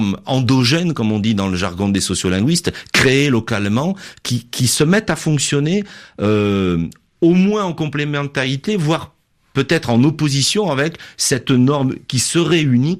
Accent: Marseille, Provence-Alpes-Côte d'Azur, France; l'une que je connais bien, c'est celle dont je suis issu, c'est la ville de Marseille.

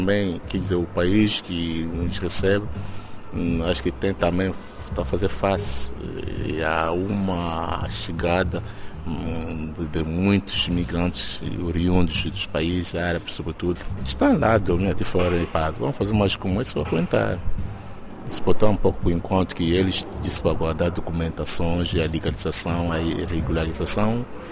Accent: Angola; moved away; E na minha terra, que é Angola, né, vivia tanto um pouco bem, mas achei bom de sair

